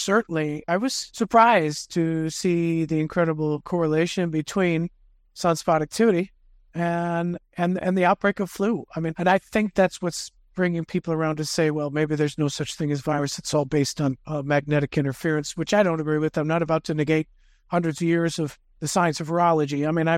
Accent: Pennsylvania, United States; I came from Pennsylvania. I didn't go out that much during the winter. It was too dang cold out.

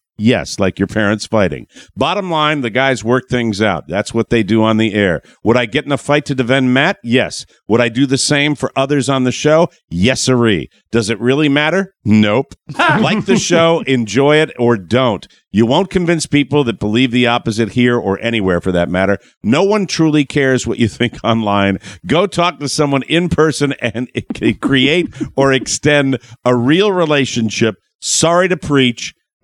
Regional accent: Ireland; I'm Irish, and that's where the whole Bolivian-Irish connection is

